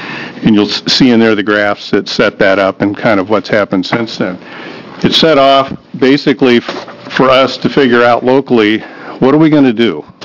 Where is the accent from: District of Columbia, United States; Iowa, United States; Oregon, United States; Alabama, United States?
Oregon, United States; Coos Bay; I live in Lakeview, born and raised in Coos Bay, and a lifelong Oregonian.